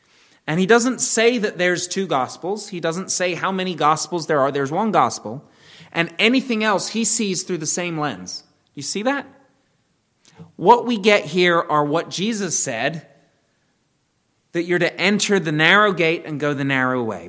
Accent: Maryland, United States; I grew up outside of Washington, D.C. I learned to drive on those roads.

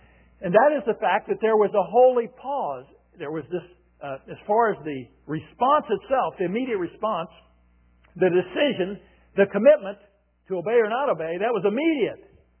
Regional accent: Evansville, Indiana, United States; I'm from Evansville, Indiana.

